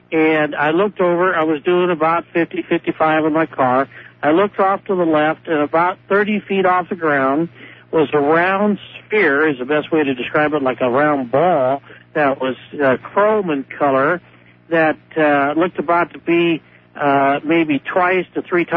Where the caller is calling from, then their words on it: Reno, Nevada, United States; I'm from Reno.